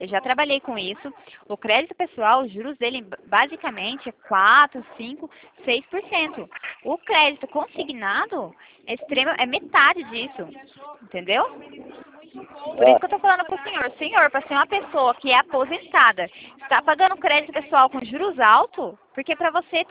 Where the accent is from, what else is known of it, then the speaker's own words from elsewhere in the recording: Itatiba, São Paulo, Brazil; Sou de Itatiba também.